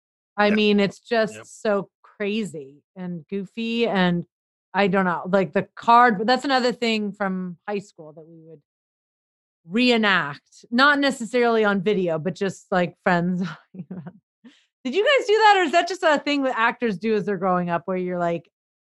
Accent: Los Angeles, California, United States; I grew up in a mostly white neighborhood and a white, you know, all that, but I grew up in Los Angeles.

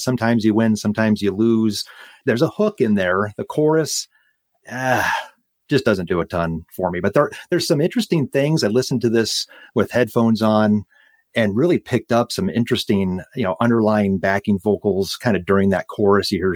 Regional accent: Nebraska, United States; growing up in Nebraska, kind of like you, Stephen, down in the South there.

